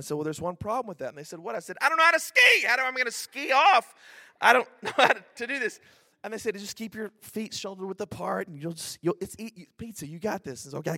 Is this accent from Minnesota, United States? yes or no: no; Texas, United States; And so anyway, they said, "Where are you from?" And we said, "We're from Texas."